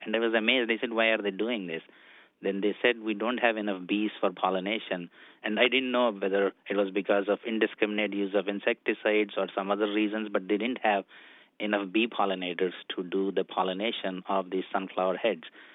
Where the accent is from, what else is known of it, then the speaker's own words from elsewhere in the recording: India; so I'm originally from India.